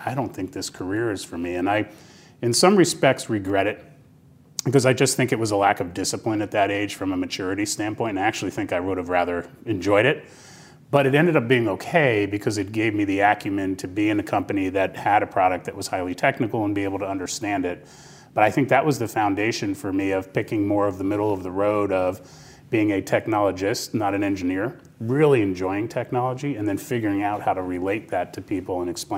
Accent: New Jersey, United States; at AT&T's headquarters in Basking Ridge, New Jersey, my home state.

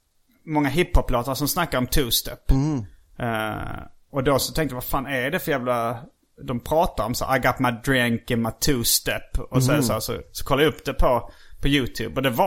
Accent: Skåne, Sweden; accent: Scanian; Men då kom jag ihåg att jag kunde inte riktigt bara ha min vanliga dialekt. Nej. Varken i busringningarna eller i sketcherna. Jag var tvungen att bre på en liten extra skånska.

